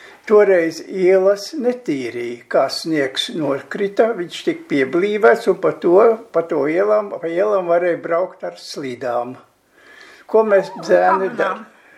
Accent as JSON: {"language": "Latvian", "region": "Riga", "country": "Latvia", "tie": "born or raised there", "said": "Esmu piedzimis Rīgā un citur neesmu dzīvojis. Dzimis esmu 18. novembrī"}